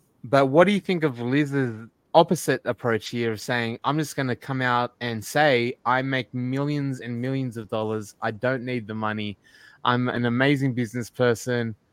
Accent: Australia; like, as an Australian, I am fully aware of the reputation of Harvard and the Ivies and all that sort of thing

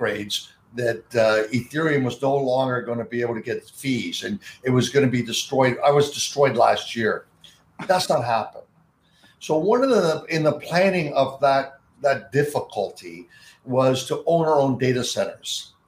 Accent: Toronto, Ontario, Canada; I, as a kid growing up in Toronto, I had a paper route and I played Monopoly.

